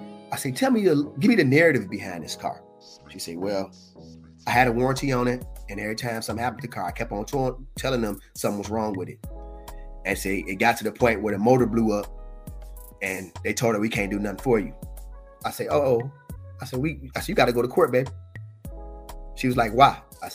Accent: Muskegon, Michigan, United States; from Muskegon, so we got friends from all shapes, colors, sizes.

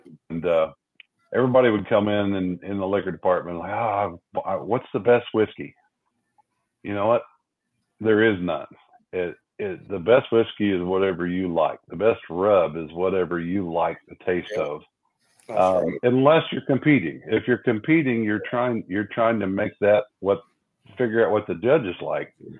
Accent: Kansas City, Missouri, United States; No, I'm born and raised in Kansas City, and I'm a Raiders fan.

